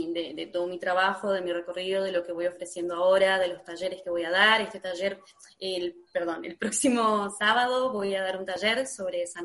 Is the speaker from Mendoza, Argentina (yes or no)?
yes; Mendoza, Argentina; soy de Mendoza, Argentina, vengo de los Andes, una tierra muy rica en maestros, en chamanes, en toda esta cosmovisión de los pueblos